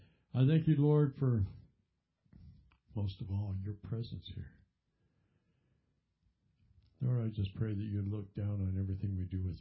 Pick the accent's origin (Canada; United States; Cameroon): Canada; Upper Mills, New Brunswick; also born or lived in St. Stephen; I was born in New Brunswick, Canada. In St. Stephen, New Brunswick. And I lived in a little town called Upper Mills, which is even smaller than St. Stephen.